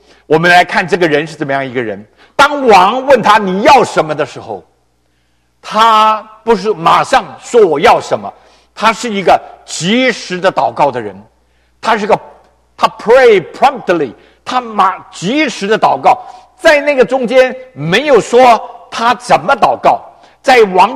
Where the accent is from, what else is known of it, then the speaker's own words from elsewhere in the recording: China; 我们原来从中国来到这边的时候